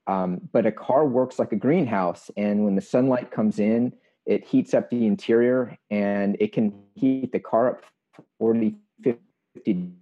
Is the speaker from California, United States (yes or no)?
yes; Los Angeles, California, United States; I grew up in Los Angeles, which, you know, some, you know, meteorologists might think doesn't really have weather.